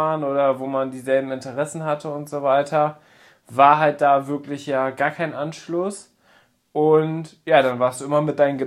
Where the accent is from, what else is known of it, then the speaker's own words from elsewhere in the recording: Papenburg, Lower Saxony, Germany; ich komme gebürtig aus Papenburg, bin da aufgewachsen, habe auch meine Ausbildung da gemacht, bin in die Berufsschule gegangen, die auch in Papenburg ist